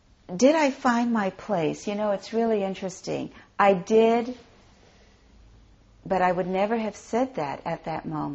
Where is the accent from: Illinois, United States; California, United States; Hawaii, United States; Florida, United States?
Hawaii, United States; Both my grandparents on his side were Tenrikyo priests who had a small temple in the village that we grew up in Hawaii.